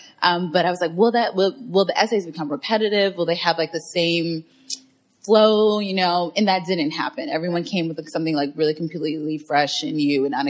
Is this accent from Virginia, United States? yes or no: yes; Arlington, Virginia, United States; But my mom does live in D.C. proper now, but I grew up in Arlington, Virginia.